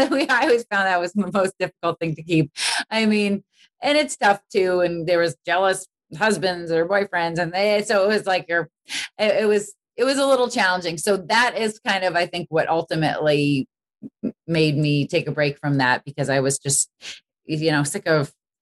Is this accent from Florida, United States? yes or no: no; Boston, Massachusetts, United States; born or raised there